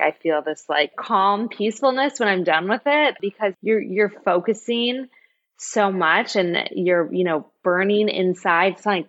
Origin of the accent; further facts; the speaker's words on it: Michigan, United States; And I'm from Michigan. Ticks aren't a thing. Lyme disease isn't a thing.